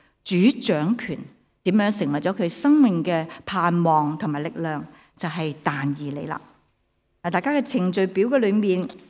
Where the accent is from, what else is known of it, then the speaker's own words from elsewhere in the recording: Hong Kong; 虽然我们香港人好像又不是跟我们有直接关系，但大家都挺关注，是吧？